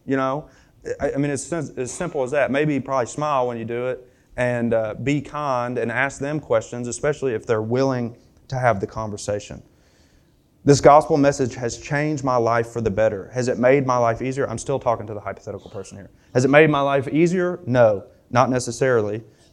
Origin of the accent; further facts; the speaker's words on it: Springfield, Kentucky, United States; I grew up in this place. I grew up in Springfield, Kentucky.